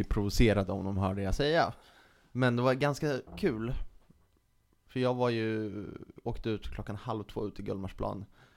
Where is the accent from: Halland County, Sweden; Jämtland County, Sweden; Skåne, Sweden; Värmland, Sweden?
Skåne, Sweden; Malmö; Nej, jag är från Skåne. Jag är från Malmö.